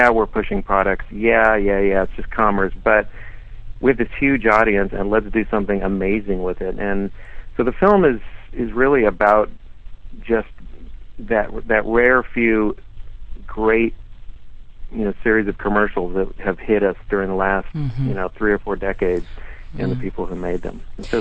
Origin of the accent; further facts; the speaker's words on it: Madison, Wisconsin, United States; also born or lived in Denver; I was born in Denver, Colorado. Grew up there for a few years. Actually, I consider my hometown Madison, Wisconsin.